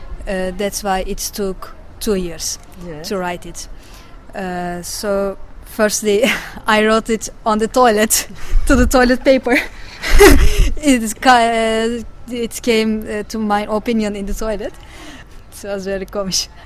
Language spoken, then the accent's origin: English; Turkey; English is a second language; I came from Turkey. I made a short film.